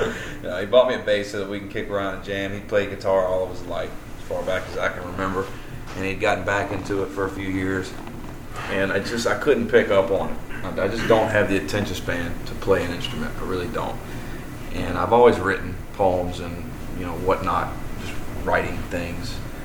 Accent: Hammond, Louisiana, United States; born there; I was born in Hammond, Louisiana. I lived here up until 5 or 6 years old.

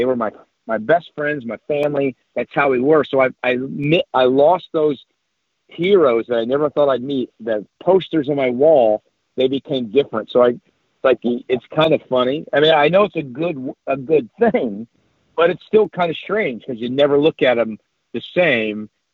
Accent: Akron, Ohio, United States; my thing is my upbringing. I'm from Akron, Ohio. I'm still here, you know.

